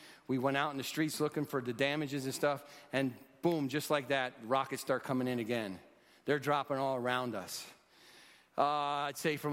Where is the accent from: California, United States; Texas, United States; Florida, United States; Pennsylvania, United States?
Pennsylvania, United States; Allentown; I grew up in Allentown, Pennsylvania. It's when we knew it was noon, the sirens would go off.